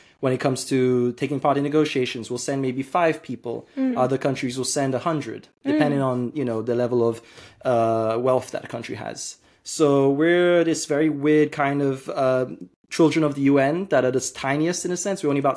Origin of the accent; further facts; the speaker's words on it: Seychelles; I'm from Seychelles, a small African island state in the Western Indian Ocean right next to Madagascar.